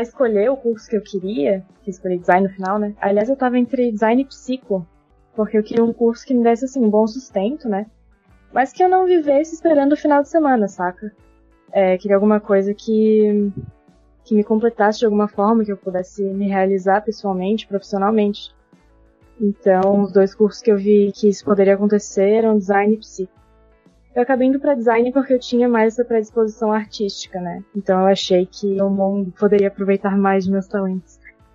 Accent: Florianópolis, Santa Catarina, Brazil; Tenho 19 anos. Sou aqui de Floripa. Estudo design na UFSC, aqui em Floripa mesmo.

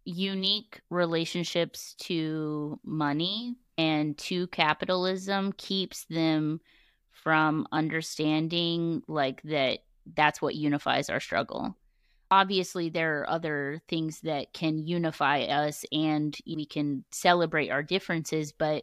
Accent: United States; born there; first language English; But I was born in the United States, and so I'm a U.S. citizen. English was my first language

